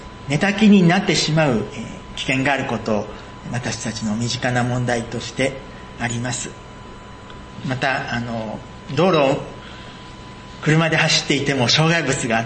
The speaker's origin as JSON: {"language": "Japanese", "region": "Kyushu", "country": "Japan", "tie": "born or raised there", "also_born_or_lived": "Chiba", "moved": "as an adult", "said": "私は南の方九州で育ちましたけども、ある時大学でそして千葉で進学校に学ぶようになってから、"}